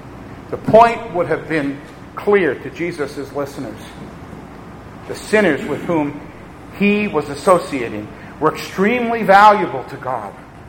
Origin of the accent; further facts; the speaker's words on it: Merrick, New York, United States; And the community where I grew up in Merrick, New York, has lost many police and firefighters.